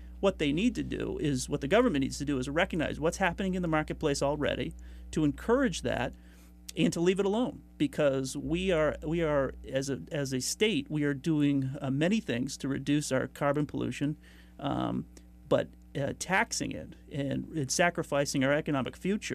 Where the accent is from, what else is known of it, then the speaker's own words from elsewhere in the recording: Bellows Falls, Vermont, United States; I grew up in Bellows Falls. We used to have a grocery store.